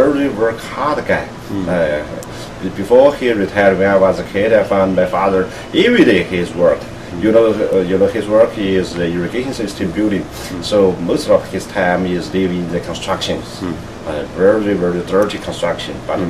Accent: Santai County, Sichuan, China; 1970s in my hometown, Sichuan Shantai County.

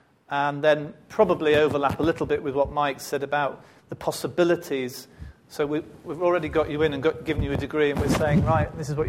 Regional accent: Liverpool, North West England, United Kingdom; now in Cambridge, United Kingdom; Now, I came from Liverpool 4 years ago to Cambridge

